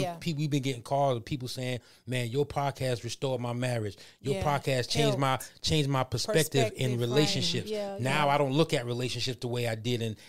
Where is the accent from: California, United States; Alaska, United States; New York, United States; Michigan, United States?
New York, United States; now in Houston, United States; It's a little bump, y'all. I'm from New York.